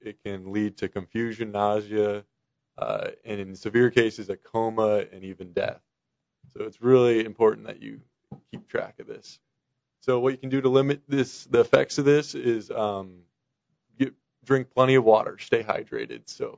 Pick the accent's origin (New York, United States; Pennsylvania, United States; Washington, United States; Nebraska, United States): Washington, United States; Chelan; I'm from Chelan.